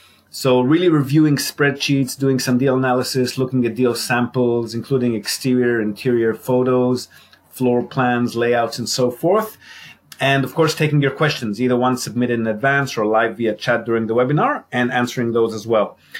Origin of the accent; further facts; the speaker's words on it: Israel; moved away as an adult; also born or lived in Australia; Well, I'm Israeli, born and bred in Israel. I moved to Australia in my late 20s, and I was living there comfortably till I met my my first wife, and she was Japanese.